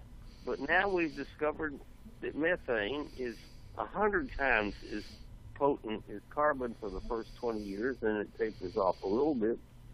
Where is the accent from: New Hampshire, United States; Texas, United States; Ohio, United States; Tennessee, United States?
Tennessee, United States; Chattanooga; Electric heat is what cleaned up my hometown of Chattanooga because we were burning coal in the furnaces.